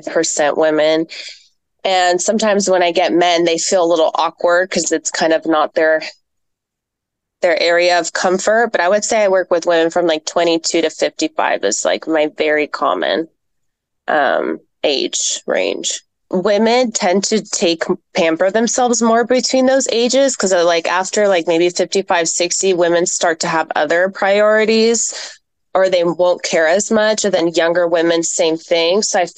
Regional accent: Greece; because I am originally from Greece and I go there a lot

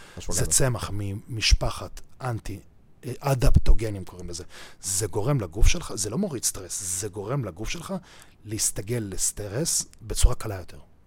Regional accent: Beersheba, Southern District, Israel; אני מבאר שבע, חדרי כושר שלנו לא מפוצצים.

